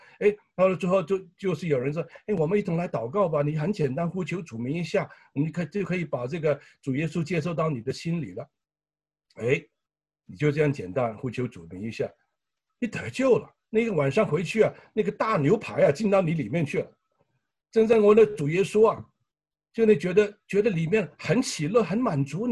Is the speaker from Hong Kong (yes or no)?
yes; Hong Kong; moved away as an adult; 我自己也从香港来的，我们移民到这里来